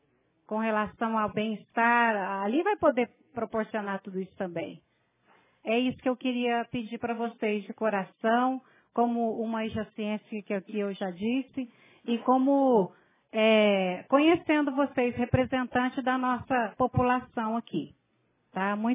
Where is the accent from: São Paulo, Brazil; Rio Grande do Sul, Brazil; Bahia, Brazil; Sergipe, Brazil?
São Paulo, Brazil; Jaci; Sou de Jaci